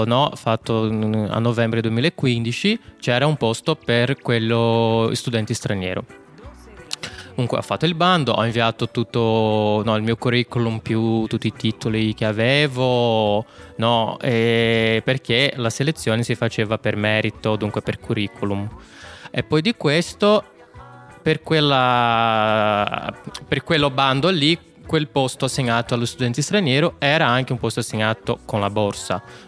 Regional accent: Rio de Janeiro, Brazil; Giusto, vengo da Rio de Janeiro.

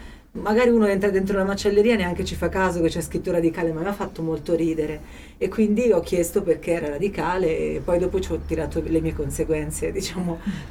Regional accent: Gubbio, Umbria, Italy; io sono De Gubbio, quindi i lupi

